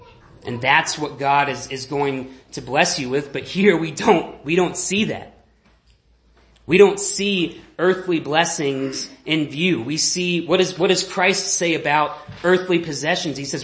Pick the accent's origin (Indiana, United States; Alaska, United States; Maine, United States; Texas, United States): Texas, United States; I'm originally from Texas, and so I got to grow up hearing a lot of people talk about a man by the name of Joel Osteen